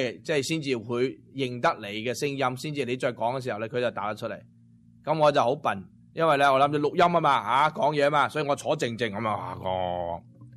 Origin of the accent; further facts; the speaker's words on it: China; 尤其是我哋中国人呢，咁呢就呢系一日24小时啦